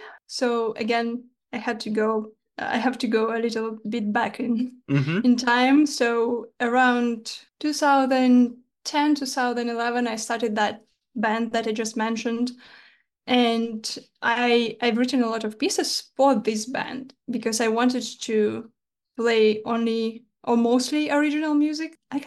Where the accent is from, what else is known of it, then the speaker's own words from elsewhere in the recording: Yekaterinburg, Sverdlovsk Oblast, Russia; English is a second language; I would say there are a lot of jazz players in Russia, and I would say in the city I grew up in Yekaterinburg.